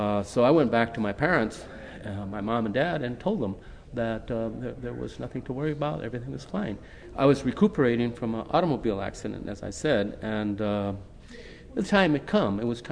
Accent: Socorro, New Mexico, United States; Hurt my back quite badly, and so I went back to Socorro, New Mexico, which was my hometown. I had not been there for several years.

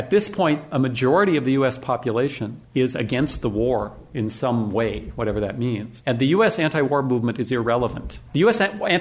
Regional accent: North Dakota, United States; So when I'm a simple boy from the prairie. I grew up in North Dakota, right? Very harsh climate. You sort of learn to live simply.

